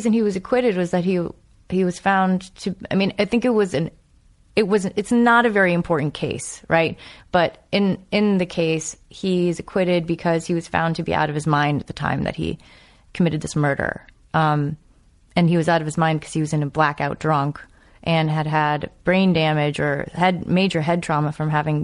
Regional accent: New England, United States; And I'm from New England, so it was all interesting to me.

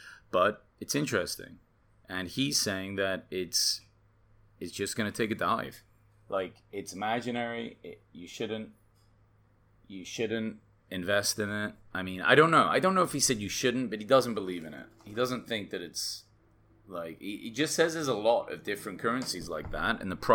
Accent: England, United Kingdom; now in United States; I came from England, I'm always like, why is college tuition so much in the United States?

